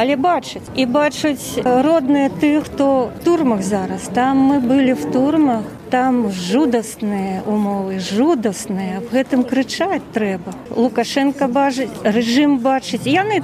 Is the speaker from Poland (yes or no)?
no; Belarus; Але треба пам'ятати, що ми білоруси.